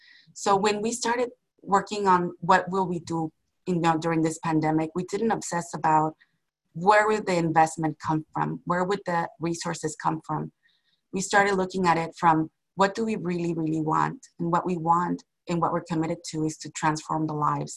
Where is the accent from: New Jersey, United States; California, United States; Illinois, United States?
Illinois, United States; Chicago; born there; I was born in Chicago, Illinois. Both my parents, immigrants from Mexico.